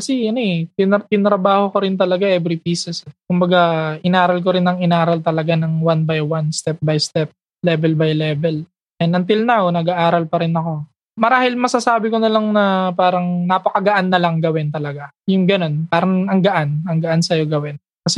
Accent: Caloocan, Metro Manila, Philippines; now in Antipolo, Philippines; Dati, taga Caloocan kami. Yun, tapos lumipat kami dito sa Antipolo. Until now, nandito na kami. For how many years? 14 years yata? 15?

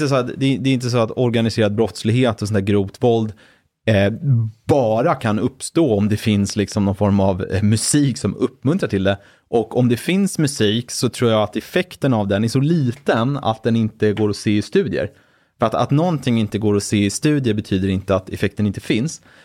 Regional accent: Brunna, Stockholm County, Sweden; ligger utkanten av Upplandsbro.

